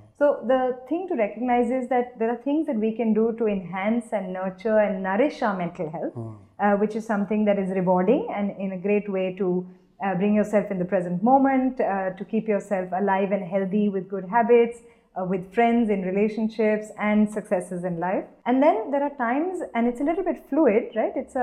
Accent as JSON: {"language": "English", "country": "India", "tie": "born or raised there", "said": "who have struggled in a lot of the ways that we did as young children growing up in India"}